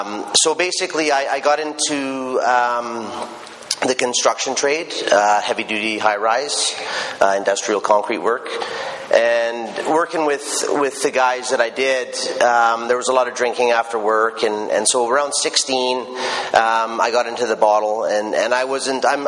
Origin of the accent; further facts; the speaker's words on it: Port Moody, British Columbia, Canada; I was born and raised in Port Moody, which is on the coast. I come from a good family.